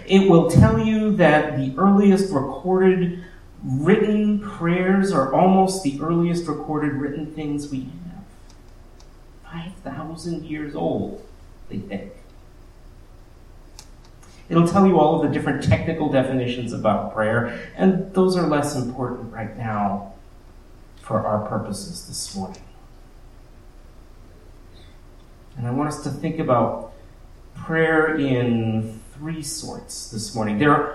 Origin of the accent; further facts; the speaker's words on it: Boston, Massachusetts, United States; I grew up in the Boston area. I come out of the congregational tradition.